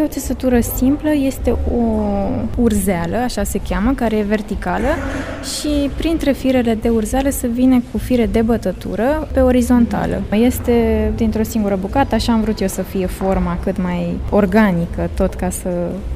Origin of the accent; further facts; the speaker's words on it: Corbeni, Argeș, Romania; Eu sunt din Argeș, dintr-o localitate, Corbeni se numește, de la munte.